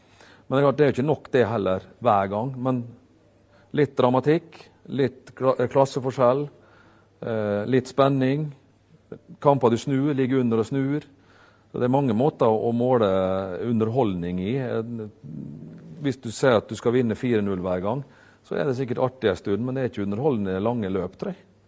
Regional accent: Rekdal, Møre og Romsdal, Norway; Jeg husker jeg satt på senga, dobbeltsenga hjemme på Rekdal på soverommet til moderen

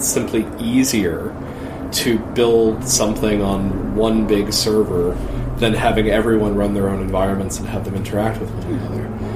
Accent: United States; I think the quick answer is I'm an American, right?

